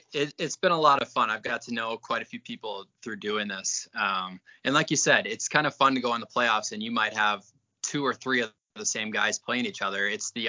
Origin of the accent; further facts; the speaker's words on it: Wisconsin, United States; I'm from Wisconsin. We have people from Georgia. We have people from Seattle playing this, just all over.